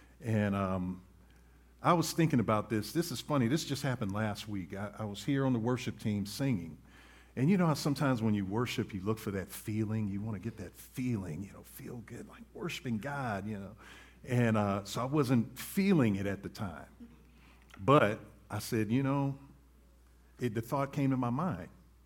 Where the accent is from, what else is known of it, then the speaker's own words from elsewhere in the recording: Philadelphia, Pennsylvania, United States; My family always says, "Why aren't you an Eagles fan?" Because I'm from Philadelphia.